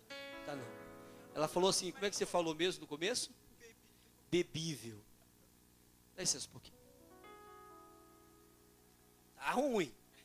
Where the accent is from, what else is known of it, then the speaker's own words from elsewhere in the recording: São Paulo, Brazil; a gente morava com 15 pessoas em dois cômodos, uma cozinha e um quarto só, feito de barraco de tábua lá no morro, na Vila Brasilândia, onde eu nasci.